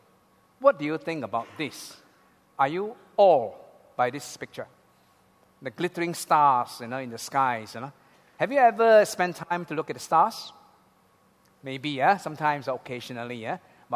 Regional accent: Malaysia; So as a Malaysian, you know, we always are very grateful.

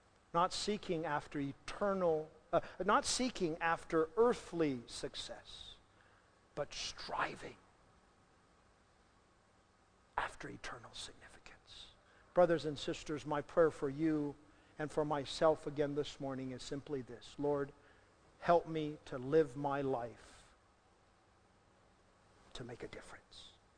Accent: Kaohsiung, Taiwan; I was born and raised in Kaohsiung, in the southern part of the island.

